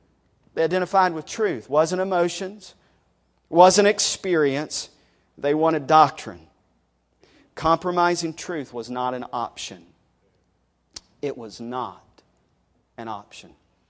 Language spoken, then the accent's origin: English; West Virginia, United States; now in Charleston, United States; I'm actually from McDowell County. Don't hold that against me. But I got cultured. I moved to Charleston.